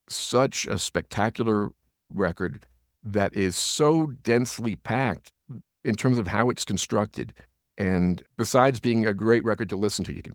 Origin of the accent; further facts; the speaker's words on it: New York, United States; But I grew up on Long Island, an hour outside of Manhattan, in a Levitt community.